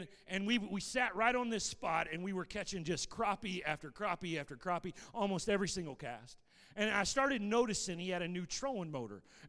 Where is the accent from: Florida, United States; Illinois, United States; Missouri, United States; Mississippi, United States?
Missouri, United States; St. Louis; See, I'm a baseball fan, and I grew up in the St. Louis area, so I am a St. Louis Cardinals fan.